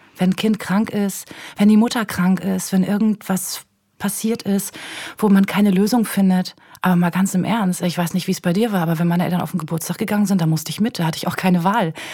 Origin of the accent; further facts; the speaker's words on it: Cuxhaven, Lower Saxony, Germany; now in Hamburg, Germany; In Cuxhaven.